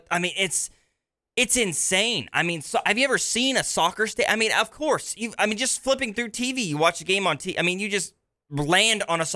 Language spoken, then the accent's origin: English; Kansas City, Missouri, United States; Like in Missouri, right? Growing up in Kansas City. The Mizzou-Kansas rivalry was huge.